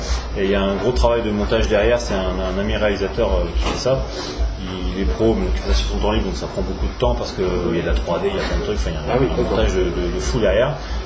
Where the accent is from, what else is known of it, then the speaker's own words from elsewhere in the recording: Hauts-de-France, France; on est de l'Oise.